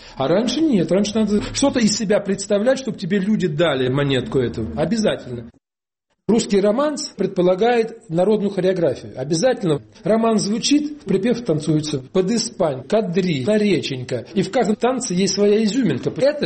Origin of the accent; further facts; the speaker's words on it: Uryupinsk, Volgograd Oblast, Russia; Моя родина, Верхний Дон, река Хопёр, Урюпинск, известная всем. Вот я сам с Урюпинска.